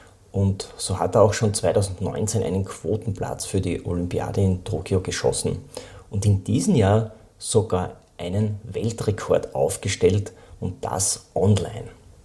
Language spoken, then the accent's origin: German; Styria, Austria; born there; Ich bin auch gebürtiger Oststeirer.